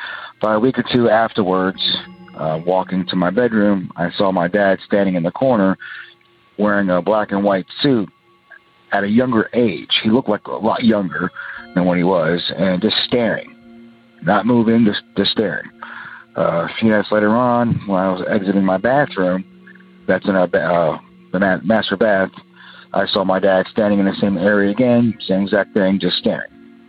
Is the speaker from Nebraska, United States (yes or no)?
no; Georgia, United States; Hey, guys. … I am from Georgia.